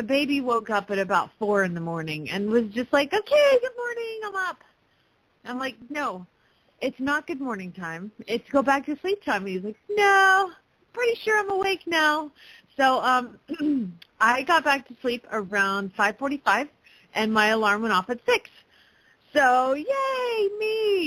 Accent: Phoenix, Arizona, United States; from Phoenix, Arizona.

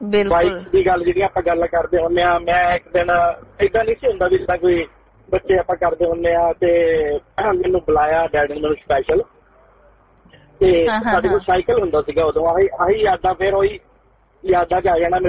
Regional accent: Mohali, Punjab, India; ਮੈਂ ਮੋਹਾਲੀ ਤੋਂ ਬਿਲੋਂਗ ਕਰਦਾ ਆ

